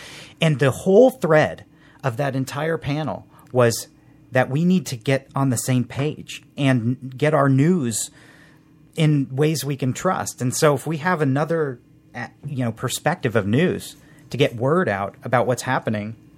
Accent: Indiana, United States; Well, I'm from Indiana. I'm a Hoosier boy.

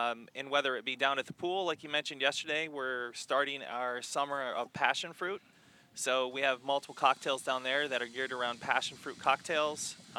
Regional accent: Michigan, United States; And we grew up in Michigan, so I'm a farm boy from Michigan through and through.

